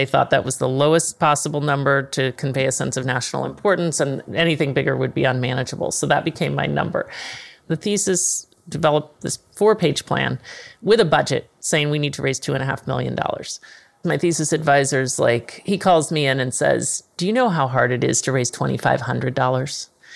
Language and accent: English; Dallas, Texas, United States; He's from Dallas. I'm from Dallas.